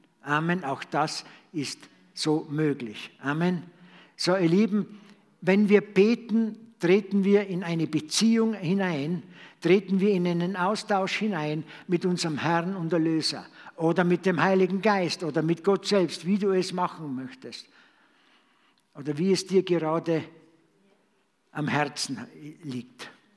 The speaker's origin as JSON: {"language": "German", "region": "Tyrol", "country": "Austria", "said": "ich bin ja ein Tiroler"}